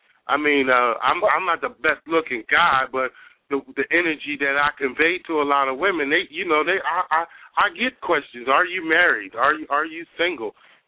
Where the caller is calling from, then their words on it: Philadelphia, Pennsylvania, United States; I'm calling from Philadelphia.